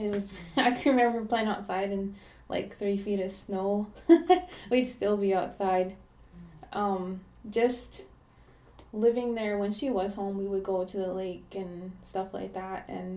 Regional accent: Mandaree, North Dakota, United States; I'm from the Fort Berthold Indian Reservation. I grew up in Mandaree till I was, I think, in kindergarten or first grade.

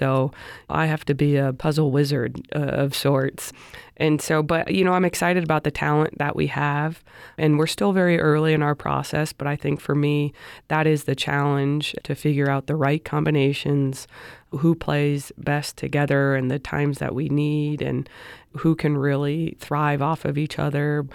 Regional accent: Las Vegas, Nevada, United States; Being born and raised here in Las Vegas to coach my hometown team, honestly, it still feels surreal.

